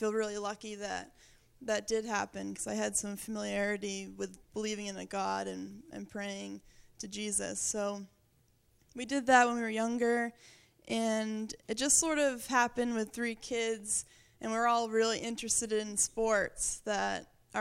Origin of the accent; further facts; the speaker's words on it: Windham, Maine, United States; So I grew up in Windham, Maine, which is like 6 miles that way.